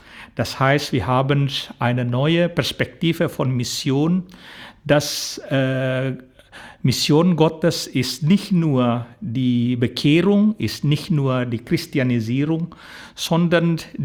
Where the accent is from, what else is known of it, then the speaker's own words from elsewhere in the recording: Indonesia; German is a second language; Ich komme aus Indonesien und ich verstehe, was die Bedeutung von Armut